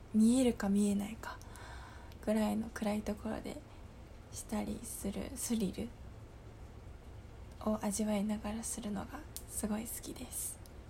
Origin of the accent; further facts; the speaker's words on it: Niigata, Japan; 出身地はお米で有名な新潟です。